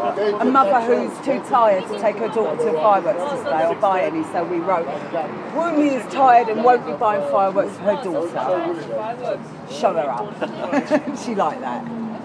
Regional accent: London, United Kingdom; born there; I was born in London. Yeah. My father's from Grenada and my mother's from Ireland.

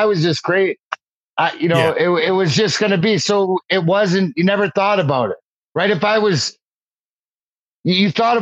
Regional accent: Leamington, Ontario, Canada; I grew up in Leamington, Ontario, give or take 10 minutes for the border, which 40 minutes to my house, to Joe Louis Arena.

